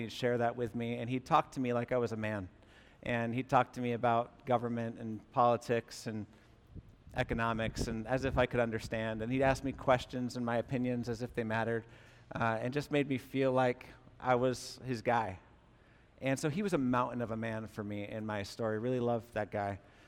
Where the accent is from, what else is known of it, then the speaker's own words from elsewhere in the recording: Massachusetts, United States; I grew up in the Berkshire foothills of Western Massachusetts, and the property that I grew up on has been in my family for many generations